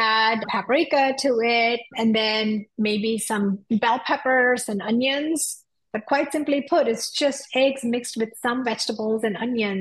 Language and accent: English; India; I'm Indian, so I'm very well aware of all the kinds of plant sources